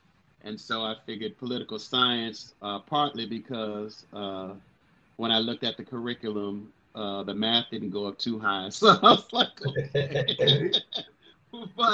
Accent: Washington, District of Columbia, United States; born there; also born or lived in New Orleans; I was born in Washington, D.C. My parents are from New Orleans, Louisiana. The majority of my life has been in New Orleans. So I always tell people, I never claim to be a native, but my soul is definitely a native.

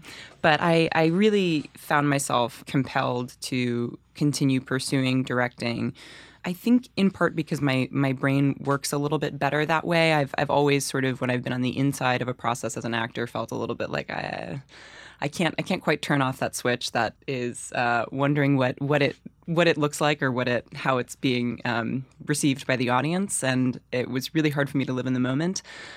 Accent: Chapel Hill, North Carolina, United States; And then I assisted a show down at in my hometown of Chapel Hill at Playmakers Rep.

